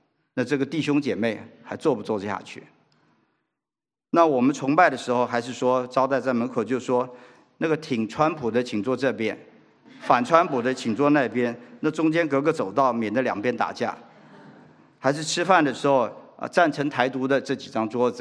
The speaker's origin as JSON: {"language": "Chinese", "country": "Taiwan", "said": "那么在台湾，我从台湾来"}